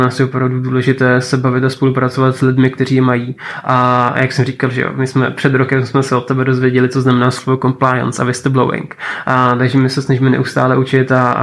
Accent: Brno, South Moravian Region, Czechia; jak já jsem Brňák tělem i duší a opravdu Brno je láska

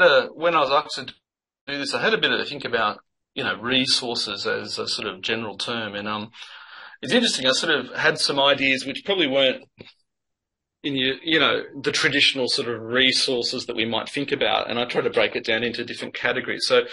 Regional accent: Australia; I'm an Australian pathologist.

